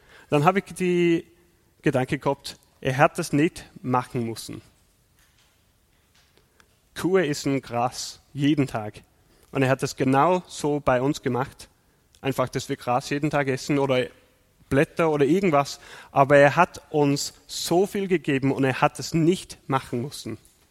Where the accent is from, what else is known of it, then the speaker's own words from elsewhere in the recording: South West England, United Kingdom; das ist so Valley of the Rocks heißt es, das ist in der Nähe von, wo ich aufgewachsen bin.